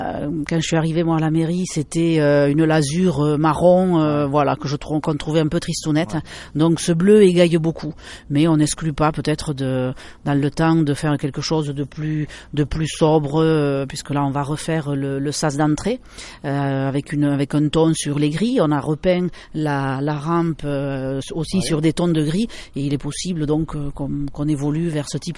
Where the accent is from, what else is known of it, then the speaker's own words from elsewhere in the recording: Belcastel, Occitanie, France; Parce que je suis originaire de Belcastel. Enfin, je suis née à Rupérou, mais mes parents sont sur la commune de Belcastel.